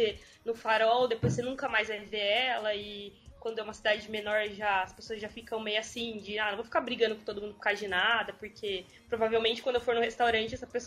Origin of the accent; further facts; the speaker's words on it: Marília, São Paulo, Brazil; born there; Sim, eu nasci em Marília e tô aqui há 3 anos.